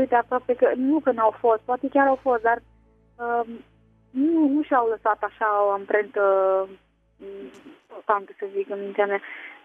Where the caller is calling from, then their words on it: Italy; Da, vă sunt din Italia, vă ascult pe internet.